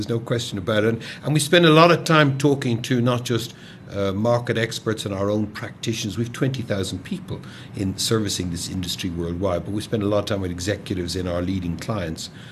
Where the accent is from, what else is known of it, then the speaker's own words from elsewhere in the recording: Ireland; accent: Irish; moved away as an adult; now in South Africa; Well, the South African input is me. although my accent is Irish, I've lived here 26 years.